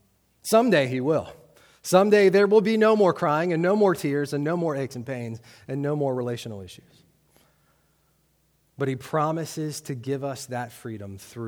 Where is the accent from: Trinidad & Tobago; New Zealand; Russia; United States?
United States; I'm from South Montgomery County, so we have a lot of government workers in our neck of the woods.